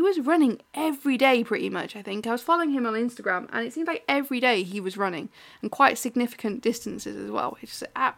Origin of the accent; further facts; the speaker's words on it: United Kingdom; So they don't know I'm British.